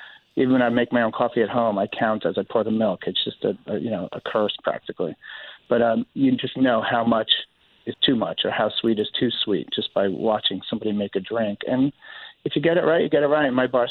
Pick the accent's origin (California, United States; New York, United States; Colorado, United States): New York, United States; being a New Yorker for 48 years, it has such a New York feel to me